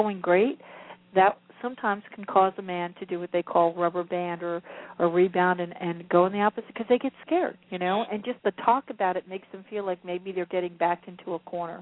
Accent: New Jersey, United States; accent: New Jersey; You know, I keep saying y'all a lot to try and lose my New Jersey accent, but it doesn't seem

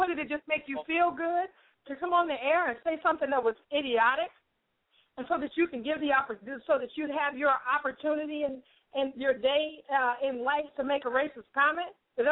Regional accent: Chicago, Illinois, United States; I'm from Chicago.

